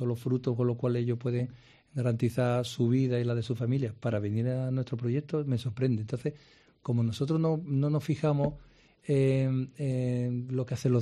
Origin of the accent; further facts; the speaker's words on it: Cádiz, Andalusia, Spain; moved away; Y como buen gaditano que soy, marino mercante, soy muy